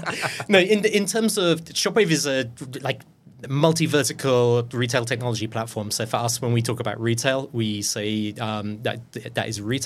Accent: United Kingdom; And then being British, there's always that little bit of only fools and horses, right?

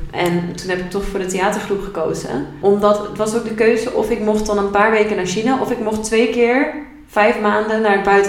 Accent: Assen, Drenthe, Netherlands; born there; ik ben geboren in Assen en ik ben ondertussen 25 jaar.

